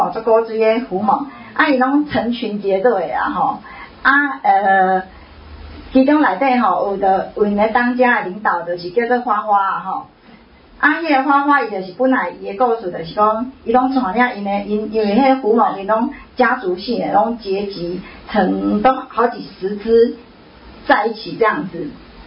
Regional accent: Taiwan; 就是现在就是要我们台湾人哈来做一个觉醒

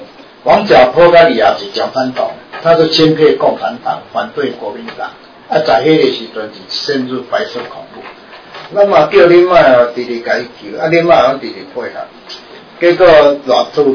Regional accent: Taiwan

